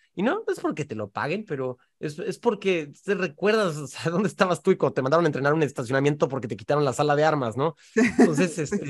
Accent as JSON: {"language": "Spanish", "town": "Cancún", "region": "Quintana Roo", "country": "Mexico", "tie": "born or raised there", "said": "De niño creciendo en Cancún y todo eso, me iba a nadar al arrecife y todo"}